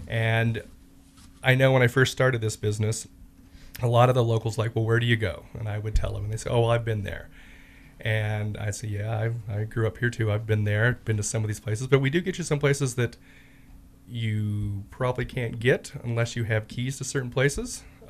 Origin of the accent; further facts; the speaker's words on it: Cañon City, Colorado, United States; Heart of Jeep Tours is right here in my hometown of Canyon City